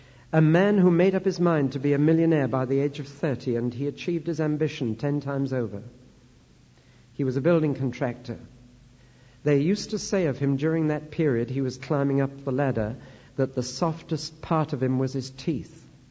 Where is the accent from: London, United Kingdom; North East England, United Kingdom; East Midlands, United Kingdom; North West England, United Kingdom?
North East England, United Kingdom; Newcastle upon Tyne; There was a man in my hometown, Newcastle-on-Tyne, up north